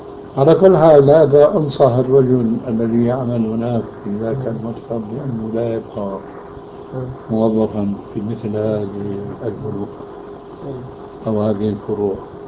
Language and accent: Arabic; Aleppo, Aleppo Governorate, Syria; فهو بعث وانا من حلب